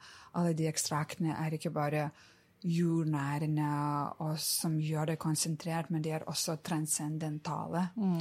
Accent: Lithuania; Norwegian is a second language; now in Norway; jeg er fra Litauen. Jeg er litauisk. Jeg har truffet mannen min i Litauen.

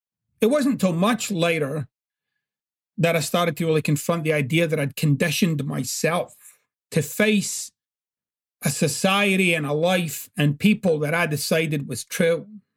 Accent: Glasgow, Scotland, United Kingdom; growing up in Glasgow was very, very challenging. There was a lot of violence, everyday violence. There was a lot of alcoholism

